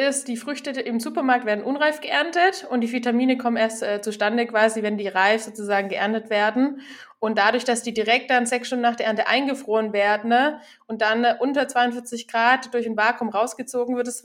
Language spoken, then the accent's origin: German; Baden-Württemberg, Germany; Wir kommen aus dem Schwabenland.